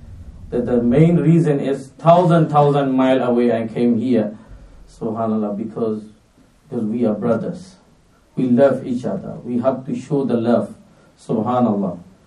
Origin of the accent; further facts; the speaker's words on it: Myanmar; English is a second language; now in London, United Kingdom; I came from, I'm originally from Burma